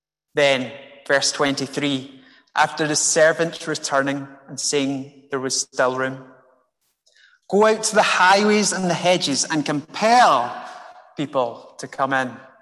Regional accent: Scotland, United Kingdom; I, as a Scot, I am a Gentile.

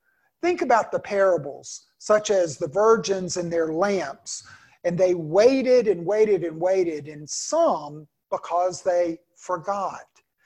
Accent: United States; Now, I'm an American.

